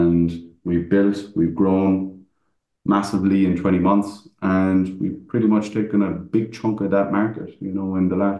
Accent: Ireland; because I'm Irish. We talk a lot of shit, and we muddy the water, as we say.

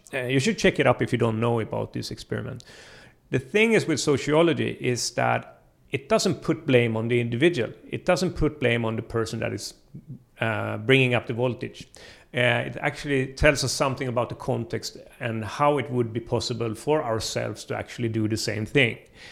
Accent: Gothenburg, Västra Götaland, Sweden; I'm from Gothenburg, but I quite often went to Stockholm

